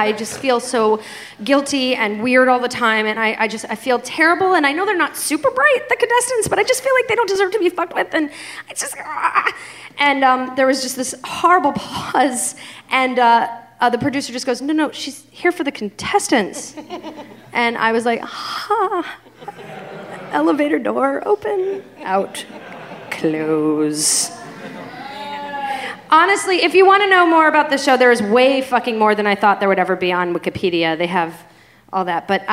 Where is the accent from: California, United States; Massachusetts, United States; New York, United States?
Massachusetts, United States; Boston; this really sweet lug of a guy from my hometown of Boston.